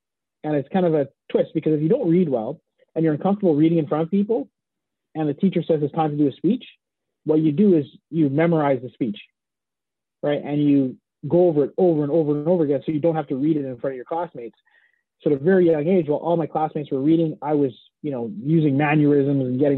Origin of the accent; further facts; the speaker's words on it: Canada; born there; two of us were born in Canada. I was born in Canada. And, you know, my mom came over as a nanny